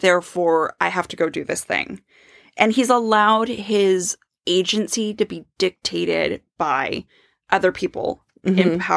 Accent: China; All I say is, well, I grew up in China.

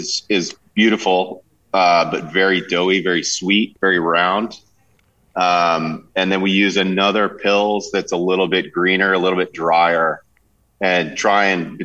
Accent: New Hampshire, United States; I grew up in New Hampshire and had been home brewing for a while

